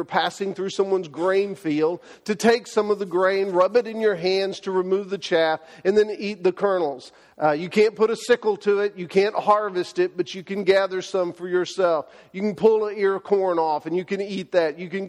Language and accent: English; Texas, United States; I grew up in Texas. I know how to do that.